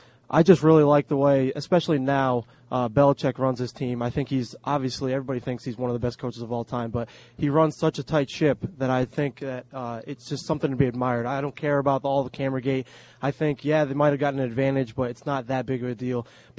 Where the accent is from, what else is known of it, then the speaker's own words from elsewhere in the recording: Connecticut, United States; Born and raised in Connecticut.